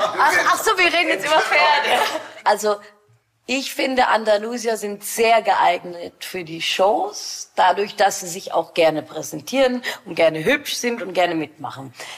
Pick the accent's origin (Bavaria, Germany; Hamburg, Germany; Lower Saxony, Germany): Bavaria, Germany; Munich; born there; ich bin ja auch in München geboren